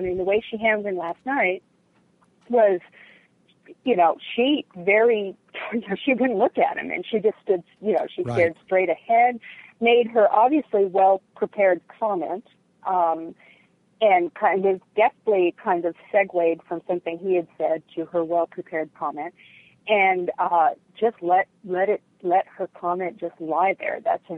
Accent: California, United States; I've been writing about Fiorina for a while because I'm from California

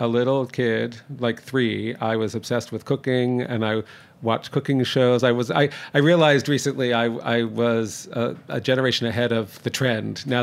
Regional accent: Toronto, Ontario, Canada; also born or lived in New Jersey; No, I grew up in Toronto. I was from this area. I'm born in New Jersey, and I'm the product of, we say, a mixed marriage, Brooklyn and New Jersey.

